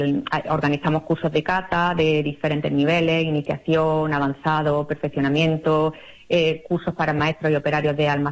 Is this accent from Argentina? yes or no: no; Puerta de Segura, Andalusia, Spain; moved away as an adult; now in Úbeda, Spain; yo soy serrana, yo soy de la Puerta de Segura, nacida allí, en la que he vivido, pues, hasta el año 2005, que me trasladé a Úbeda.